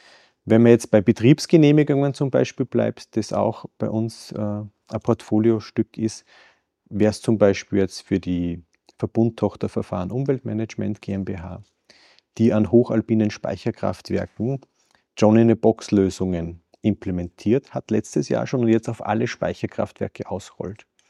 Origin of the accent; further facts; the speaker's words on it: Salzburg, Austria; born there; Ich bin gebürtiger Salzburger, Baujahr 87